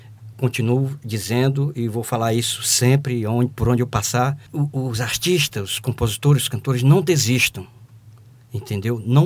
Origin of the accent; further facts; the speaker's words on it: Maranhão, Brazil; Eu quero agradecer, primeiro porque a gente é maranhense, né?